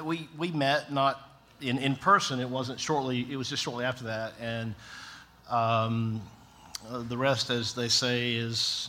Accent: Tifton, Georgia, United States; So, I grew up in South Georgia in Tifton, where Payne's grandmother now lives.

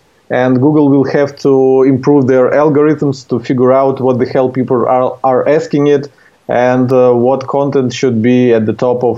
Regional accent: Ukraine; born there; English is a second language; I was born in Ukraine, and here's where my accent is coming from.

